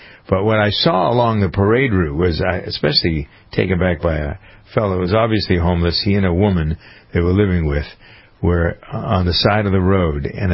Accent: Framingham, Massachusetts, United States; My hometown of Framingham saw something.

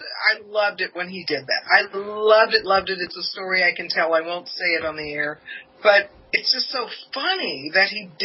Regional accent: California, United States; I'm from California. I'm from the beach area. I went to high school in the beach area

